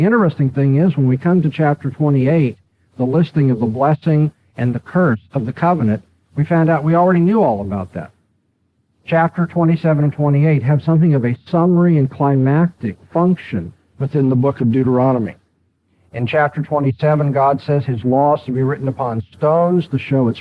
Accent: California, United States; I'm from California. I don't understand these things.

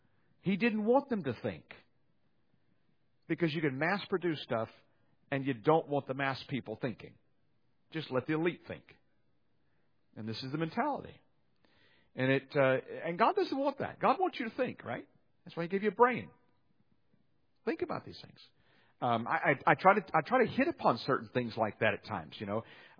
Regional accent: Slidell, Louisiana, United States; So I grew up in Slidell. It was North Shore versus Slidell.

